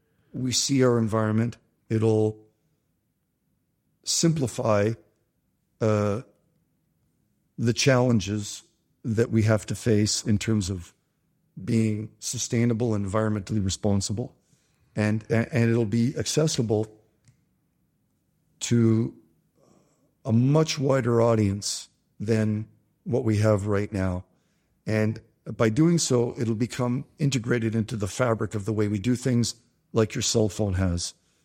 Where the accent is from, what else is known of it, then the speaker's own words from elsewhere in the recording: Canada; Being a Canadian and having grown up in the 70s